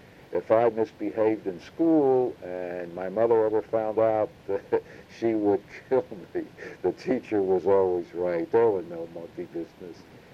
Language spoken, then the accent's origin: English; Philadelphia, Pennsylvania, United States; In Philadelphia was our growing up in Oak Lane, North Philadelphia. We had moved from West Philadelphia.